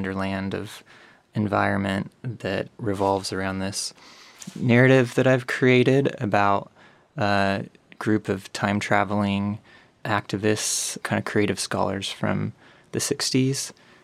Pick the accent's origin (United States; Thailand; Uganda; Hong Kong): United States; Kansas; also born or lived in Oklahoma, United States; So I'm raised in Kansas. I was born in Oklahoma, but my family moved here when I was five. So I grew up in a small town and graduated from the University of Kansas in 2005, but have always kind of been in this area.